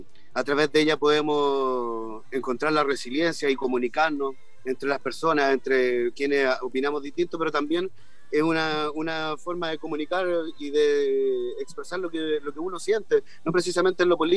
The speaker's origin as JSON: {"language": "Spanish", "town": "Conchalí", "region": "Santiago Metropolitan Region", "country": "Chile", "said": "nosotros venimos de un barrio, somos de Conchalí, venimos de barrio de clase media, baja"}